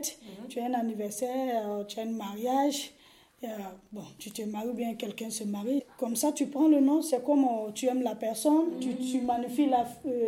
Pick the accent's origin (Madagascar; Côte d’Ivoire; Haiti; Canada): Côte d’Ivoire; Abidjan; now in France; je suis arrivée à Pradette en 2020. Je viens de la Côte d'Ivoire, Abidjan.